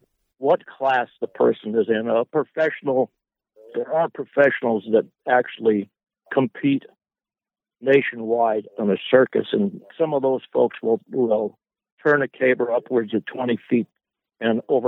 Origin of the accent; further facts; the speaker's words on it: Alaska, United States; I'm from the Kenai Peninsula